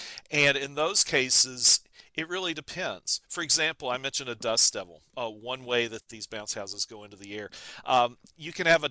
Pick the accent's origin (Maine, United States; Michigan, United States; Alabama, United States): Alabama, United States; Home state, yes.